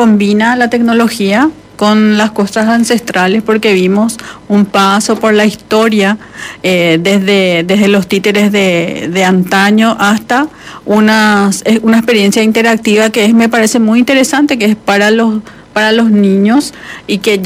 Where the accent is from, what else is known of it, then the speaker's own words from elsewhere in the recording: Paraguay; que queda a 324 kilómetros al este de la ciudad de Asunción, que es la capital de donde yo soy.